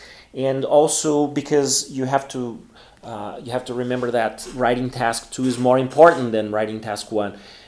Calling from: Porto Alegre, Rio Grande do Sul, Brazil; English is a second language

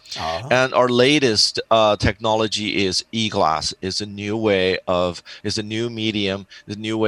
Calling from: San Diego, California, United States; It's from San Diego, California.

